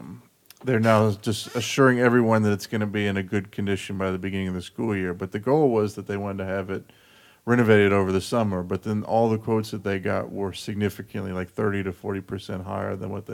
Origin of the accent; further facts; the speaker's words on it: Charlottesville, Virginia, United States; That I grew up in Charlottesville, and we actually came to Roanoke to get on a flight growing up